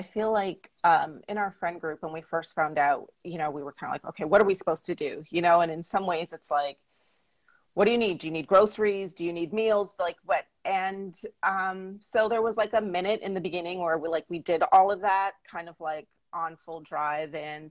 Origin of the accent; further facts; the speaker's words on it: Toronto, Ontario, Canada; now in Brooklyn, United States; Absolutely. Toronto's my hometown. I miss it, but I do always check the weather in both places just to see what's happening.